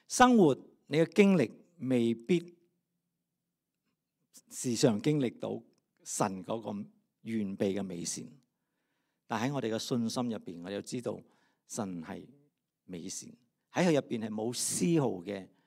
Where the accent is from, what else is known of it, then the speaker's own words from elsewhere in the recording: Vietnam; 我们小时候在越南的时候我们买卖呢我们是用黄金的，